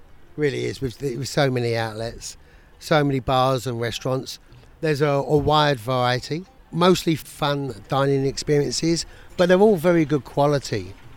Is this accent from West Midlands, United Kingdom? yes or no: no; London, United Kingdom; moved away as an adult; I'm originally from London in the UK.